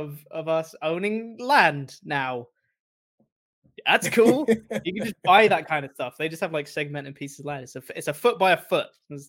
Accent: United States; as an American, I absolutely have the right to bestow ownership of other people's land

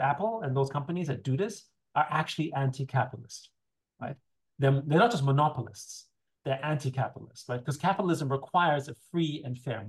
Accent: Austria; So I grew up in Austria. I'm a child of the 70s.

